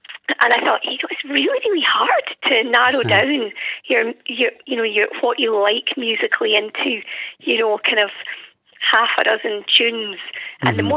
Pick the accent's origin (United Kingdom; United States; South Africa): United Kingdom; Scotland; I'm originally from the West Coast, mm-hmm. And although I was born and brought up in quite a small village inland, I can't think of anything better than being on the West Coast, mm-hmm.